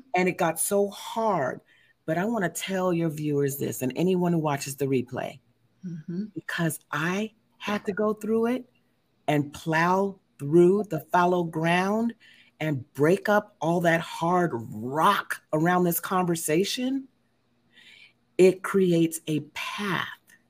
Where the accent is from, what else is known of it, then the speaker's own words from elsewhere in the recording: Oakland, California, United States; because I come from Oakland, California, right on the cusp of Berkeley, where, you know, it's just a political hotbed